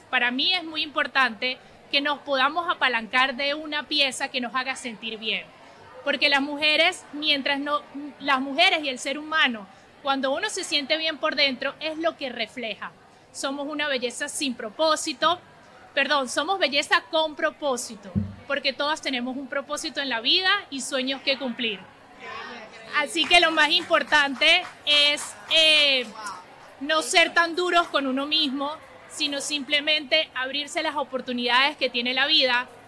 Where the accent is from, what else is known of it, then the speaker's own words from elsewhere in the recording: Venezuela; Soy venezolana.